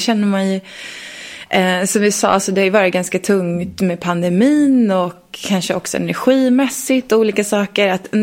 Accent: Leksand, Dalarna County, Sweden; jag är från Leksand som sagt. Jag är 38 år gammal.

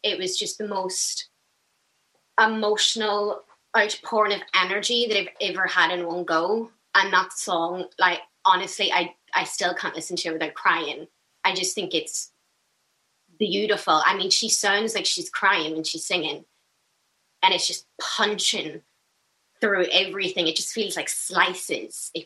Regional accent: Belfast, Northern Ireland, United Kingdom; I grew up in Balmerfee, and I went to St Dominic's, which is on the Falls Road.

